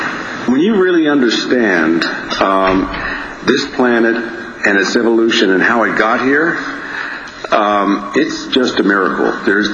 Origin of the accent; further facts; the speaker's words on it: Los Angeles, California, United States; I grew up in Los Angeles at a time when Los Angeles hadn't hit the high development phase